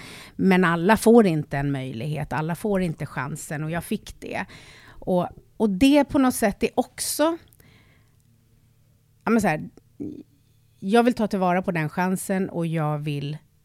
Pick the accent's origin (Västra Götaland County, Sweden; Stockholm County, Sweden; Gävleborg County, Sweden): Stockholm County, Sweden; Stockholm; jag är ju uppväxt med palestinasjalar i Skärholmen, atomkraft, nej tack, och så här, kvinnokamp varje 8 maj. Jag är 53 bast